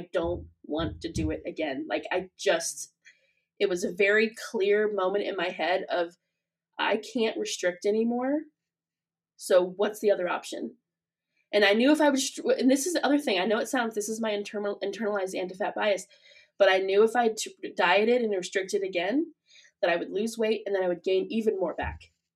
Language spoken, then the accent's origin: English; Springfield, Missouri, United States; I just moved back to my hometown of Springfield, Missouri, which doesn't have the fat community.